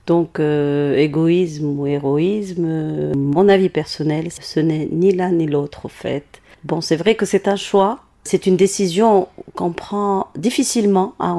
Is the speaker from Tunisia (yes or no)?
yes; Tunisia; born there; Je suis née en Tunisie et, Inch'Allah, je mourrai en Tunisie.